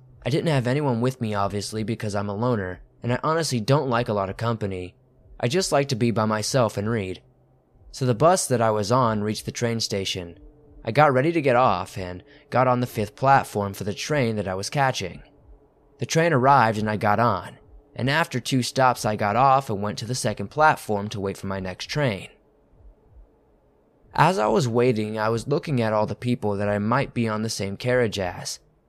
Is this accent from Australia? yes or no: yes; Australia; I'm 17 and I'm from Australia